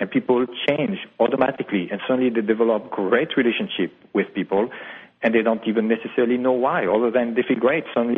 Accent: France; English is a second language; and I'm from France, by the way

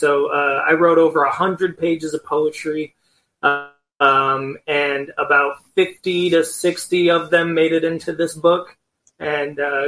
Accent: Portland, Maine, United States; I'm originally from Portland, Maine, and I came out here to do an artist in residency position at a college, the Burren College of Art.

